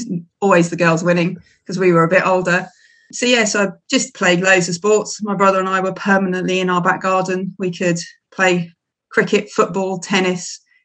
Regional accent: Twickenham, London, United Kingdom; But I grew up in Twickenham, just on the outskirts of London.

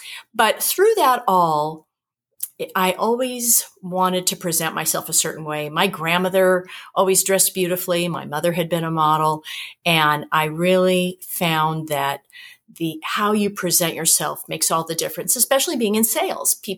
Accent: Los Angeles, California, United States; I'm from Los Angeles.

